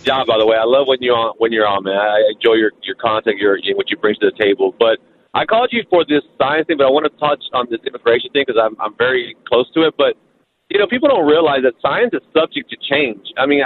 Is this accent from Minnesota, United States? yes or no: no; Texas, United States; also born or lived in California / New York; I live in Virginia now, but I grew up in Texas. I lived in California. I lived in New York.